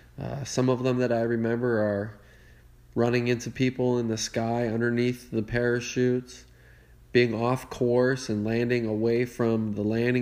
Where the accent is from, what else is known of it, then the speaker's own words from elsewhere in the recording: Palos Verdes, California, United States; Hey, Ella. … I'm 36 years old from Palos Verdes, California.